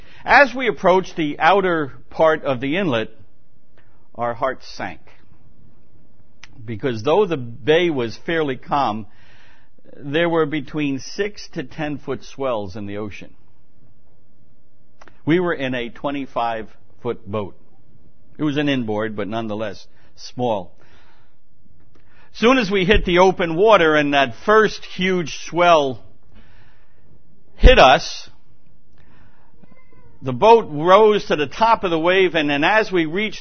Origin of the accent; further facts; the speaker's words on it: New York, United States; I grew up on Long Island. My family moved here when I was 4 years old.